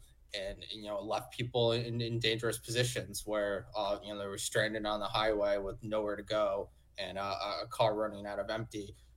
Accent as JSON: {"language": "English", "region": "New York", "country": "United States", "tie": "born or raised there", "said": "You know, I grew up in New York. Coming to Florida, infrastructure's horrible and just outdated."}